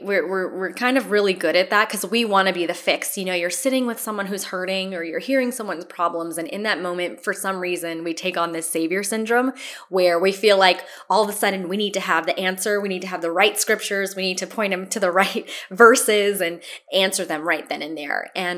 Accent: Los Angeles, California, United States; I'm a West Coast girl. I was born and raised in Los Angeles, Los Angeles native

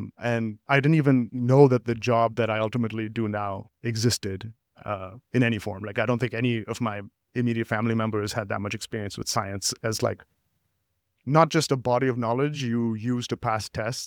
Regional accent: Sharjah, United Arab Emirates; I was born in the UAE in Sharjah, which is an emirate in the United Arab Emirates. I was born there as an Indian citizen, grew up in this sort of middle-class Indian community.

